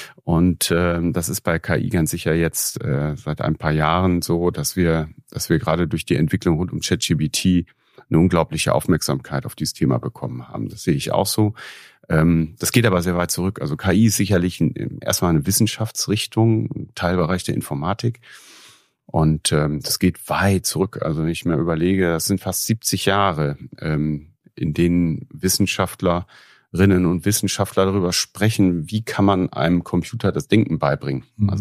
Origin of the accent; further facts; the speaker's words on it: Nordhorn, Lower Saxony, Germany; Und ich bin hier in Nordhorn geboren, in 1976 zur Welt gekommen und bin dann irgendwann 2 Wochen vor der Geburt unseres ersten Sohnes, meine Frau kommt auch hier aus der Grafschaft, aus Nordhorn, sind wir wieder zurückgezogen nach Nordhorn, sind also Grafschafter.